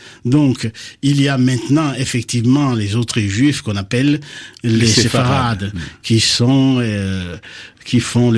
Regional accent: DR Congo; moi qui vous parle en tant que juif africain noir. J'ai des coutumes qui ont fait que j'ai grandi au Congo.

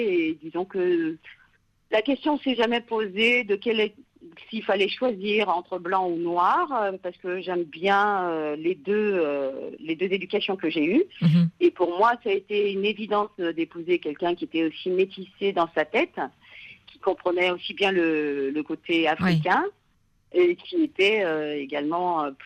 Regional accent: France; je ne me suis jamais sentie plus gabonaise ou plus française. Déjà, au départ, je ne suis pas française, donc j'ai juste grandi en France.

